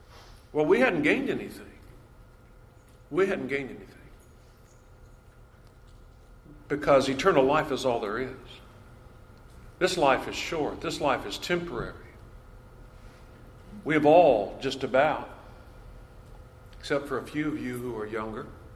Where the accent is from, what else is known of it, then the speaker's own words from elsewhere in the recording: Long Beach, California, United States; It seems like just yesterday I was growing up in Long Beach, California.